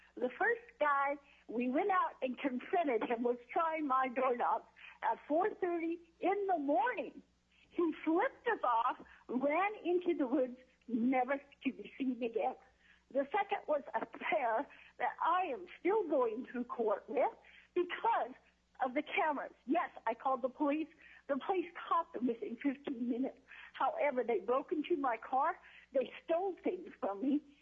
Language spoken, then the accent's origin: English; Juneau, Alaska, United States; I'm from Juneau, Alaska.